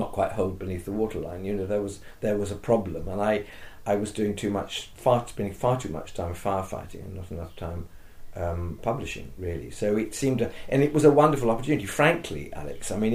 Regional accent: London, United Kingdom; as a Londoner and also as a theatre lover, do I really want to spend the rest of my working life outside London?

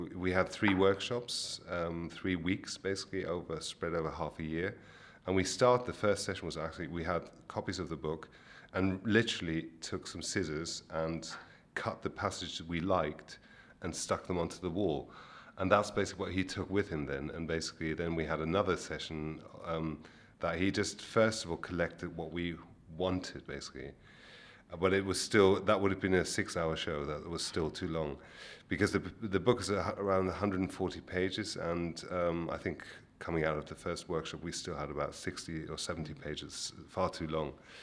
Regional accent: Netherlands; English is a second language; because I grew up in Holland, so English was always, it's like the part of the DNA almost there.

